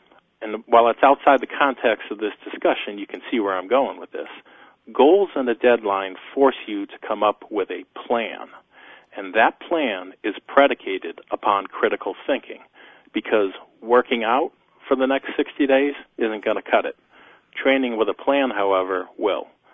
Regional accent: United States; When I was growing up in America's educational system, I was always an average student until I got to college.

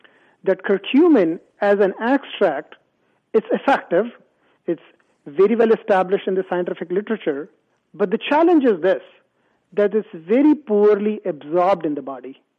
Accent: India; I grew up in India, and my mother always used turmeric in cooking.

